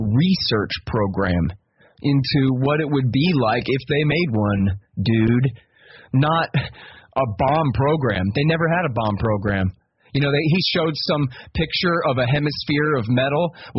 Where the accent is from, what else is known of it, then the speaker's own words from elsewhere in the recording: Texas, United States; I mean, I'm a Texan. I don't care about the Ayatollah.